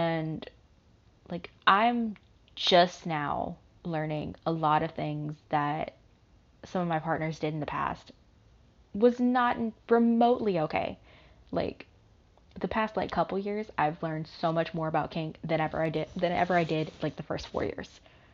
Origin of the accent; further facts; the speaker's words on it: the South, United States; I'm from the South. That should tell you everything.